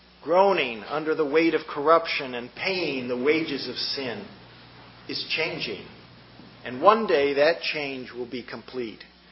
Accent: Hong Kong; growing up in Hong Kong, we used to call a double happiness, a multifaceted blessing.

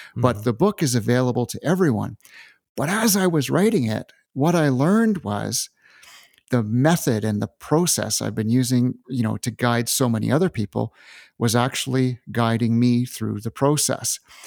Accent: Canada; after I was returned back to Canada, I'm from Canada, and I was living in Western Canada

